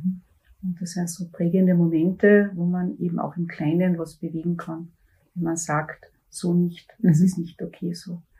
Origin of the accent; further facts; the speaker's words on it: Villach, Carinthia, Austria; Ich bin am Land aufgewachsen, also in ganz einem kleinen Dorf, ein bisschen außerhalb von Villach in der Unterschütt, wenn das vielleicht jemand kennt. Und auch in sehr einfachen Verhältnissen.